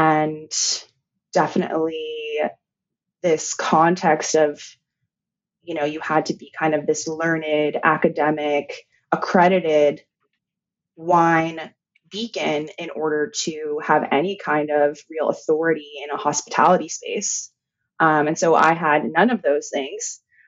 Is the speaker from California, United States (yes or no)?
yes; San Francisco, California, United States; young 24, 25 year old sommelier in San Francisco, which is my hometown.